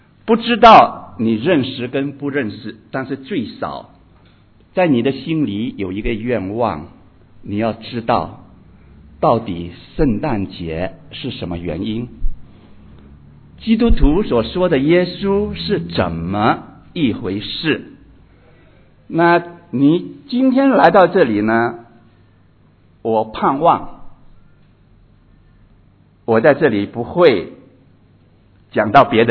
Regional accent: China; 如果用我们中国人的话，叫做做梦都没梦见过。

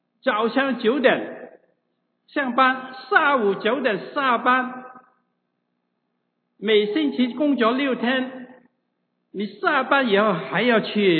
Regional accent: Guangdong, China; 我广东人啊，对不起啊，有些人说天不怕地不怕，就最怕广东人讲普通话

